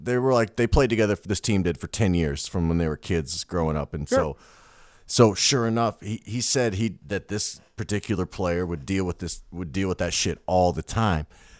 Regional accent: Kansas City, United States; one of my good friends growing up in Kansas City

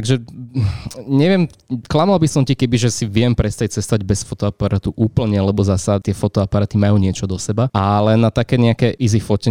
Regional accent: Bratislava, Bratislava Region, Slovakia; Mne je doma v Bratislave, ja tu mám rodinu, kamarátov

